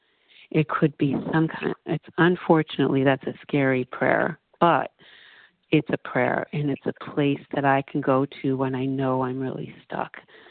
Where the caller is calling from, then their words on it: Florida, United States; I'm calling from Florida.